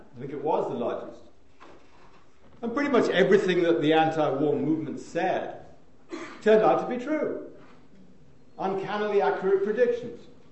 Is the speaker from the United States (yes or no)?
yes; United States; But I thought, since I'm from the States, that maybe I'd preface it with a little tidings from the other side of the Atlantic.